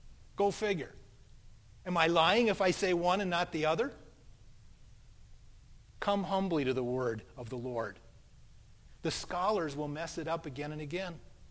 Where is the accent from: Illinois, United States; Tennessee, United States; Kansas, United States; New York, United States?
Kansas, United States; Colby; born there; also born or lived in Power, Montana / Myrtle, South Dakota / Denver, Colorado; Should I talk about the fact that I was born in Colby, Kansas, or should it be Power, Montana, a year later where my sister Ruth was born, or the year after that, should it be Myrtle, South Dakota, or maybe it ought to be Denver, Colorado